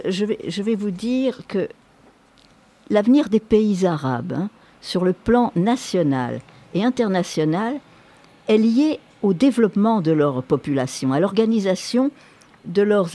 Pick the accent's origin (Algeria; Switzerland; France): Algeria; moved away; je suis une Algérienne en exil.